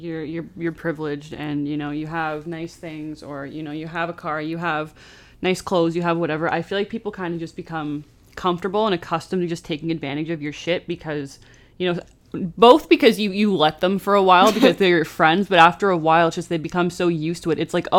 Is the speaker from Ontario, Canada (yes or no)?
yes; Oshawa, Ontario, Canada; Like, I have people like that back in my hometown too, where it's just, you know, it's not super small town, but it's still suburban